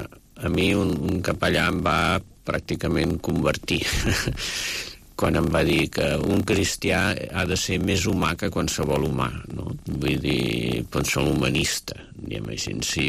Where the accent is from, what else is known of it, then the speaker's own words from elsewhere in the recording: Mataró, Catalonia, Spain; born there; Jo vaig néixer a Mataró, Barcelona.